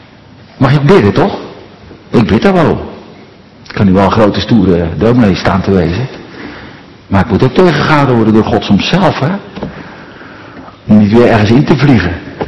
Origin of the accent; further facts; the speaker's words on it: Katwijk, South Holland, Netherlands; now in Bilthoven, Netherlands; maar ik ben opgegroeid in Katwijk.